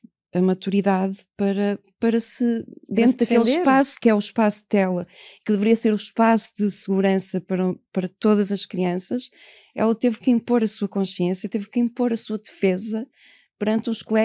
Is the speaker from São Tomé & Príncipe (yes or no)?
no; Portugal; nós somos portugueses e ciganos, a nossa primeira condição é nós somos cidadãos portugueses e ciganos.